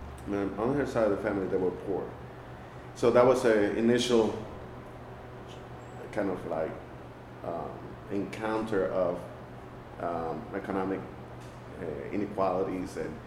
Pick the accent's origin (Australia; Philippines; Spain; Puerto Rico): Puerto Rico; San Juan; born there; I was born in San Juan, and to be more specific, Santurce, and in 1955, December 6th.